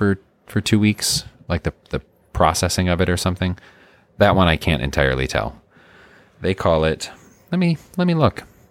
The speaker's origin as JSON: {"language": "English", "region": "Midwest", "country": "United States", "said": "I'm from the Midwest, so I just apologize for everything."}